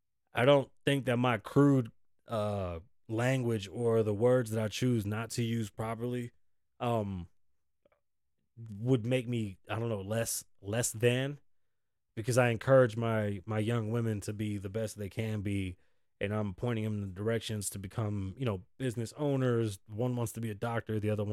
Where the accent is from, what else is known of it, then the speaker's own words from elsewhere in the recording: Las Vegas, Nevada, United States; I'm from Las Vegas, home of the casinos.